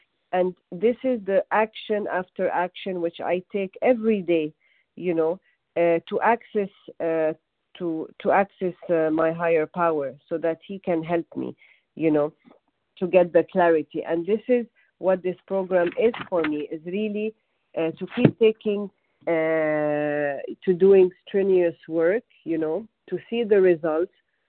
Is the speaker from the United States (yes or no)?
no; Montreal, Quebec, Canada; I'm from Montreal, Canada